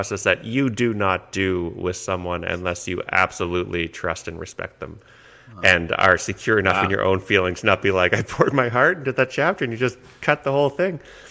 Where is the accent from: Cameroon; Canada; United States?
Canada; I'm Canadian.